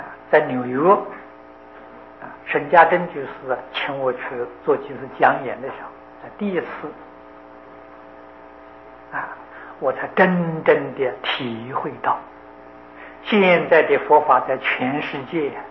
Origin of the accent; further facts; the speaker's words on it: China; 所以他我们中国人自古以来呀，无论在言语文章，都喜欢简单